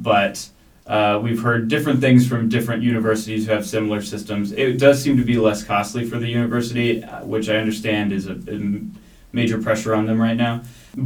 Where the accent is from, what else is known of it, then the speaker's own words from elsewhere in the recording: Austin, Texas, United States; I was in Austin, Texas, my hometown at the time.